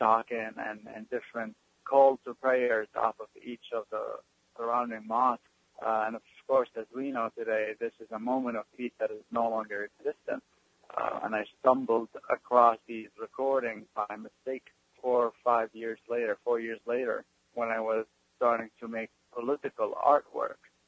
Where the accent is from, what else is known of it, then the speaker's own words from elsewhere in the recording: Damascus, Damascus Governorate, Syria; I come from Damascus, which is the oldest city, continually inhabited city in the world